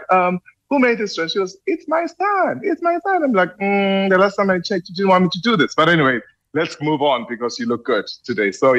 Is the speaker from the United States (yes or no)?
no; South Africa; as a designer and an entrepreneur, and also as a South African, we start from zero to be where we are.